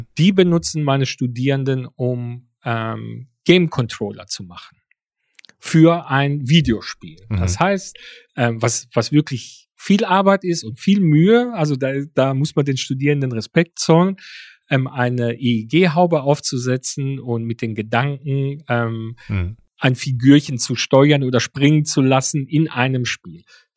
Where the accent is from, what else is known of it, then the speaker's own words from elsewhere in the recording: Greece; Naja, jetzt habe ich als Grieche einen kleinen Vorteil